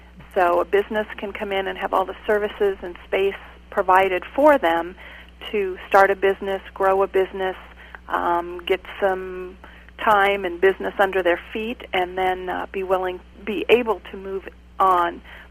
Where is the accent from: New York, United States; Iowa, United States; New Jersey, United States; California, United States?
Iowa, United States; Audubon; also born or lived in Harlan / Omaha; I grew up in Audubon and lived in Harlan for 9 years and moved to the Omaha area. And now I'm back.